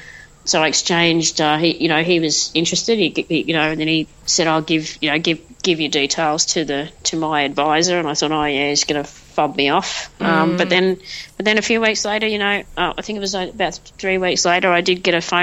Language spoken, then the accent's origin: English; Tasmania, Australia; born there; I was born in Tasmania